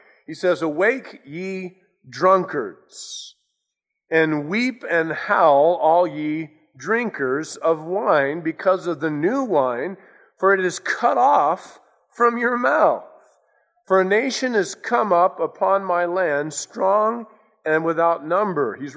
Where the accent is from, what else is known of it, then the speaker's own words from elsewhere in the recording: California, United States; Now, of course, growing up in Southern California, perhaps you have too, you know, we haven't really experienced this kind of a thing.